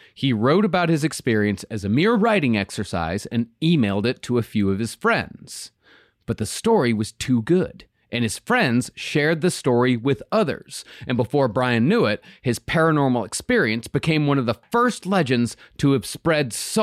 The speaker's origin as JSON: {"language": "English", "town": "Rochester", "region": "Texas", "country": "United States", "said": "No, I'm from Rochester. We're talking about Abilene here."}